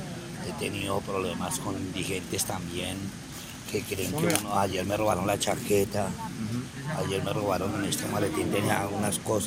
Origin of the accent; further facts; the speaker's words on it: Bogotá, Colombia; De aquí de Bogotá.